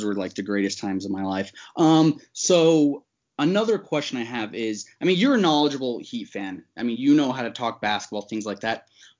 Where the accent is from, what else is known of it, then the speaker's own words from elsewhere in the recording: Florida, United States; So yeah, I grew up in South Florida.